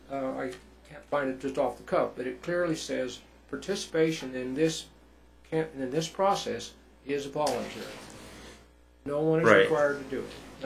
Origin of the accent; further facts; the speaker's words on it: Fort Collins, Colorado, United States; I was born in Fort Collins, so I've lived most of my life in Colorado.